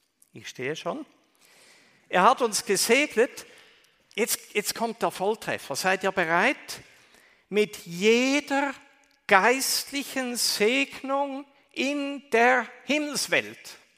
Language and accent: German; India; Ich bin in Indien aufgewachsen, auf dem Missionsfeld.